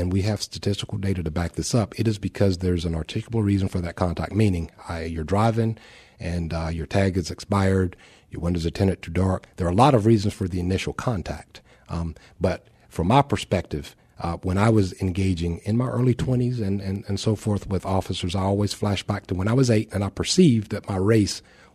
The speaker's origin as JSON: {"language": "English", "town": "Roanoke Rapids", "region": "North Carolina", "country": "United States", "tie": "born or raised there", "said": "my dad was arrested by the cops in Roanoke Rapids, North Carolina, my hometown."}